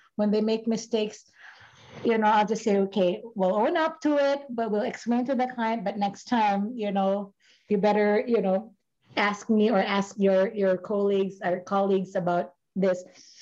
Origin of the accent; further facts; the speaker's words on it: Philippines; I'm from the Philippines and I'm a beach, you know, I'm an island chick.